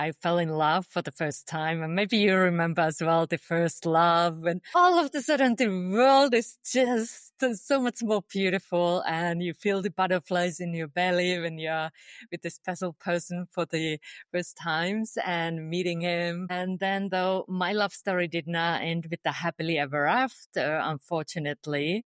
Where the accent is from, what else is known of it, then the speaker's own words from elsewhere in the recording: Finland; moved away as an adult; I knew since I was a child growing up in Finland that I will one day move abroad.